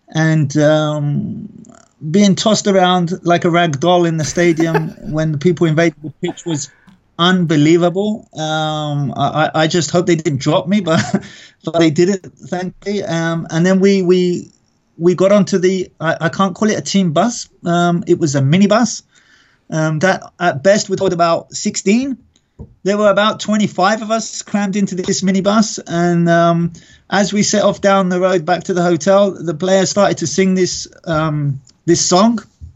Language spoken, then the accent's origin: English; England, United Kingdom; And that was a huge culture shock for me, and I'm English.